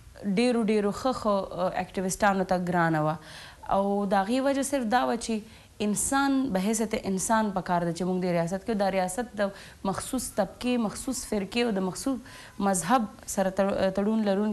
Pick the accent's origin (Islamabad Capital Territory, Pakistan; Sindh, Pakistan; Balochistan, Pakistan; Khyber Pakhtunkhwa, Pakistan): Khyber Pakhtunkhwa, Pakistan; Peshawar; زه پیدا شوې په پېښور کې یم